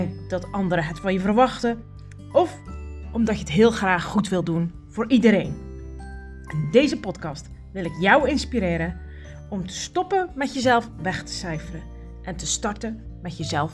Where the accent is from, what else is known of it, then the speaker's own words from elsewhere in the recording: Zeeland, Netherlands; ik ben 38 jaar en geboren en getogen in Zeeuws-Vlaanderen. Dat hoor je waarschijnlijk ook aan mijn manier van praten. Ik gooi er wel eens een beetje dialect tussendoor